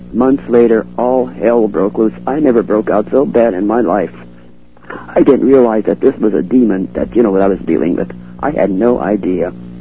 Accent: Montana, United States; raised Catholic, and I believed all of that saints and all the other stuff that they were taught as kids. And some woman, I grew up in Montana

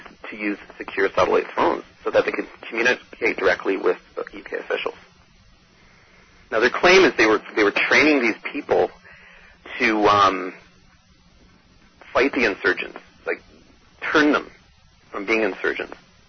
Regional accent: Canada; I'm from Canada, of course

